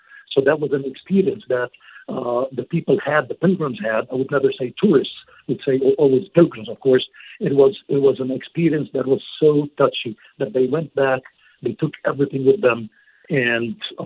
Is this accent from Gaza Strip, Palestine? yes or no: no; Jerusalem, Palestine; As Jacob told you, I'm Catholic from Jerusalem, so I live around just a minute away from the Basilica of Resurrection.